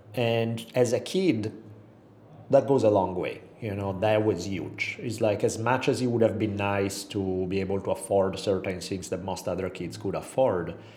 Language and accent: English; Milan, Lombardy, Italy; moved away as an adult; now in United States; Growing up for me, I was born in 1974. So I was in Milan from the time I was born through 1992. So that's kind of the time frame for me being raised there.